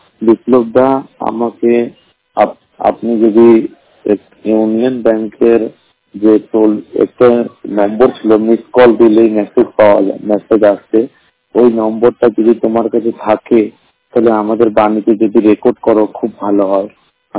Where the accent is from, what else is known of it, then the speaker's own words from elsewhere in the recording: Allahabad, Uttar Pradesh, India; আমার বাড়ি হলো ইলাহাবাদ